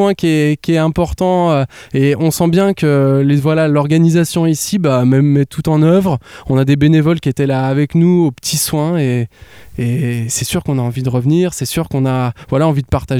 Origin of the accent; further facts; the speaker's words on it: Dijon, Bourgogne-Franche-Comté, France; On est originaire de Dijon. Et c'est là-bas qu'on s'est retrouvés.